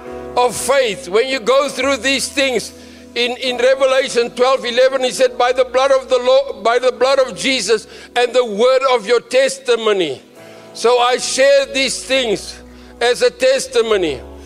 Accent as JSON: {"language": "English", "country": "South Africa", "said": "we said, well, our children, we're South African and the situation, and we want our children in the school."}